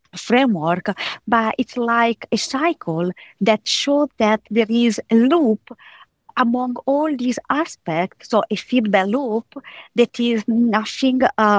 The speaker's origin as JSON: {"language": "English", "country": "Italy", "said": "I come from Italy, and so I work in Italy."}